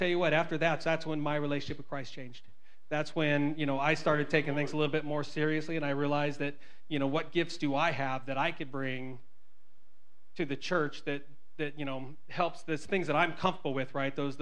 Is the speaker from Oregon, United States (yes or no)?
yes; Canyonville, Oregon, United States; You know, I grew up here. I grew up in Caneyville. Graduated out of high school back in 94 right here at South Umpqua.